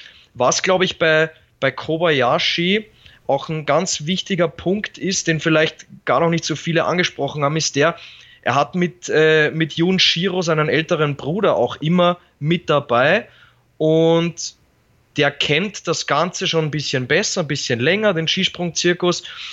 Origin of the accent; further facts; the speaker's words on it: Austria; ich als Österreicher